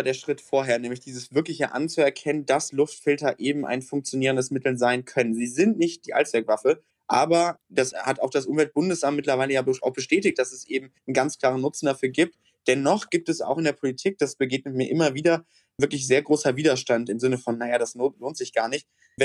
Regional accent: North Rhine-Westphalia, Germany; In meinem Heimatland Nordrhein-Westfalen ist die Maskenpflicht ausgesetzt worden.

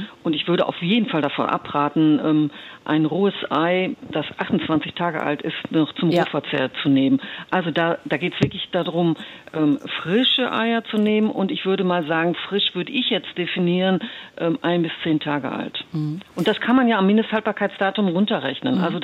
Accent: North Rhine-Westphalia, Germany; Ich bin jetzt aus Nordrhein-Westfalen

